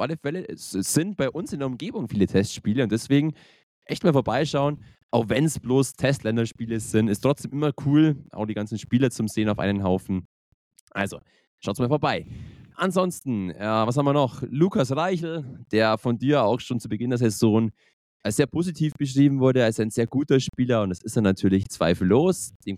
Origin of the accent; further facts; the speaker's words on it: Peißenberg, Bavaria, Germany; born there; Und auch den Peißenbergern mein Geburtsort.